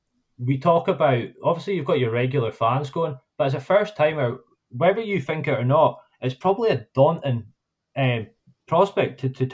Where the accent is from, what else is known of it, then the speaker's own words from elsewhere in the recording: Nairn, Scotland, United Kingdom; I'm from Nairn, I support Nairn County.